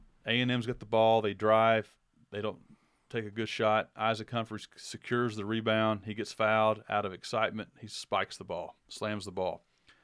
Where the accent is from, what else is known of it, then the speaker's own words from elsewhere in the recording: Madisonville, Kentucky, United States; Travis Ford from my hometown in Madisonville